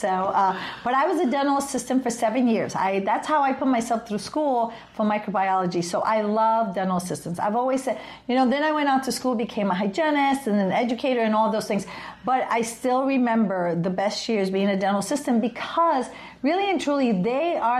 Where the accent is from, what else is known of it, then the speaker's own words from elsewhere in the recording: New York City, New York, United States; I'm from New York City, so I was a little afraid of that.